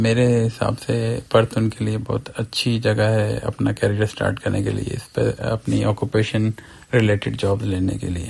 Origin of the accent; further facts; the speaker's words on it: Karachi, Sindh, Pakistan; moved away as an adult; also born or lived in Sydney; now in Tasmania, Australia; اور میں کراچی پاکستان سے تعلق رکھتا ہوں۔ 2014 میں میں پاکستان سے سڈنی آیا اسٹوڈنٹ ویزے پہ، اور 2017 میں میں نے اپنا ماسٹرز کمپلیٹ کیا۔